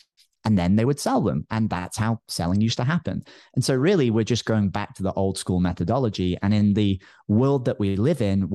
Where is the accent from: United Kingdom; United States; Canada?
United Kingdom; now in Costa Rica; Luckily, I'm British, so I don't have to deal with the U.S. government, which makes things easier.